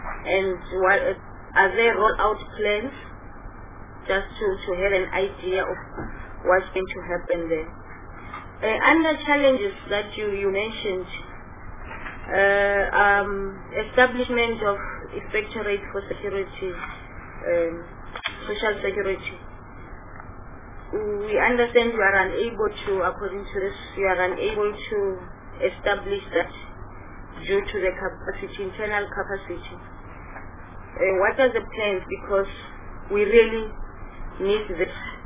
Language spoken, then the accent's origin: English; Mpumalanga, South Africa; because for instance, I come from Mpumalanga.